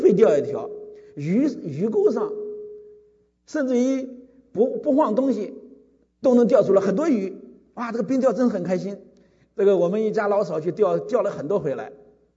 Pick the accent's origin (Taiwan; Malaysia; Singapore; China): China; 哎，我们中国人真叫搞笑